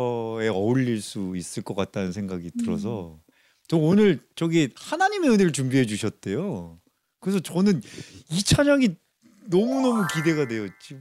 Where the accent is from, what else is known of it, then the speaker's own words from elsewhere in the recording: South Korea; 나는 진짜 한국인 맞네